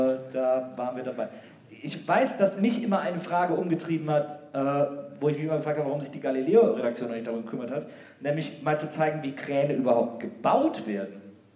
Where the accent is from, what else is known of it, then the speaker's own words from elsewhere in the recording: Wesseling, North Rhine-Westphalia, Germany; ich bin ja hier in Wesseling aufgewachsen